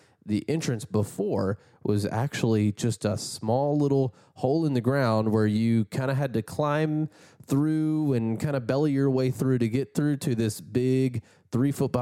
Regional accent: Kentucky, United States; And that's because I'm from Kentucky, where also caves are very prominent.

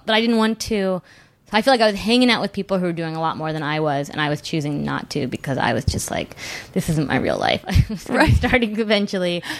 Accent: California, United States; Like, and I grew up in Southern California.

